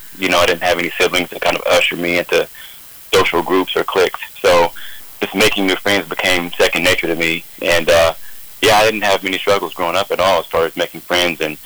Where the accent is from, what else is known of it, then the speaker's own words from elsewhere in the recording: Columbus, Ohio, United States; I was born and raised in Columbus, Ohio, on the east side, born in the city, to a single mom